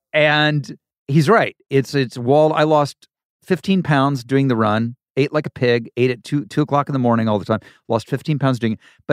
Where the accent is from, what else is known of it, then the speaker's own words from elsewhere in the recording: Ohio, United States; Because I kind of fantasize about, because I'm from Ohio.